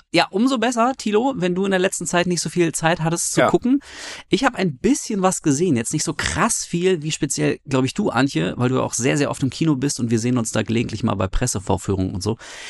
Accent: Münster, North Rhine-Westphalia, Germany; damals in Münster zum Beispiel, wo ich geboren bin und die ersten Jahre meines Lebens gelebt habe

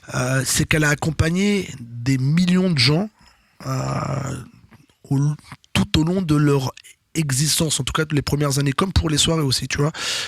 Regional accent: Rennes, Brittany, France; now in Paris, France; j'habitais pas à Paris. Moi, je viens de Rennes, je suis arrivé en 96 à Paris

